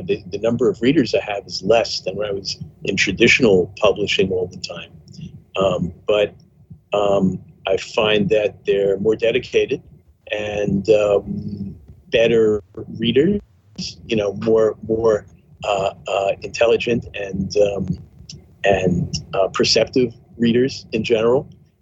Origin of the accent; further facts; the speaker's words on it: New York City, New York, United States; where I grew up in Queens in New York City, I didn't know any writers.